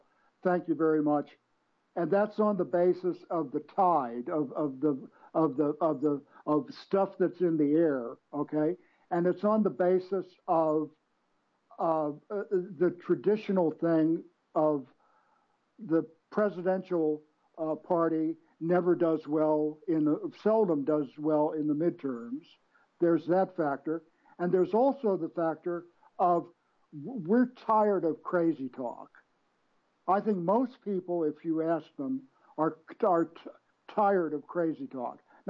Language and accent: English; Virginia, United States; And in my home state of Virginia in this past year